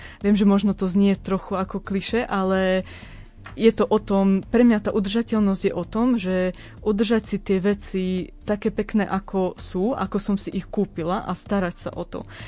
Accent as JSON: {"language": "Slovak", "town": "Rožňava", "region": "Košice Region", "country": "Slovakia", "tie": "born or raised there", "said": "ja pochádzam z Rožňavy a vyrastala som, keď som bola malé dieťa, na dedine, kde sme mali veľa moruši stromov."}